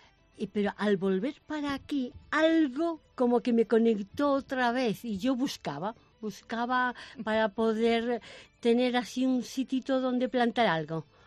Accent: Canido, Galicia, Spain; also born or lived in Barcelona; yo soy vecina de Canido y yo me crié prácticamente en el campo.

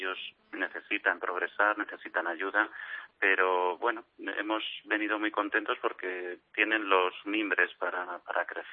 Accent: Villamayor de Santiago, Castilla-La Mancha, Spain; born there; yo nací en Villamayor de Santiago, un pueblo ahí cerca de Tarancón y mi familia vive en Ontanaya.

